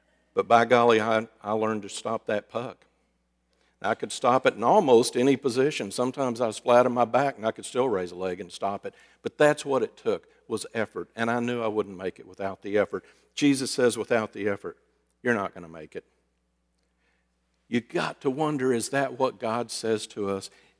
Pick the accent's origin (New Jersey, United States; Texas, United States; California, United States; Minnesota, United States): Texas, United States; Fort Worth; Growing up in Fort Worth and playing ice hockey, I know, you're thinking, how do you bring those two together?